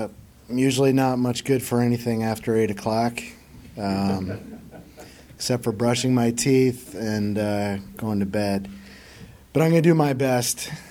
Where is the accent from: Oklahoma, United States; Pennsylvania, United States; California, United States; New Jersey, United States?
Pennsylvania, United States; I'm not originally from Michigan. When I grew up, I grew up in Pennsylvania.